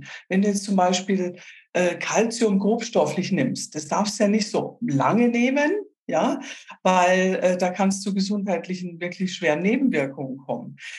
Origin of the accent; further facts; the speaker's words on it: Munich, Bavaria, Germany; Ja, ich komme also aus München oder in der Nähe von München wohne ich, am schönen Ammersee.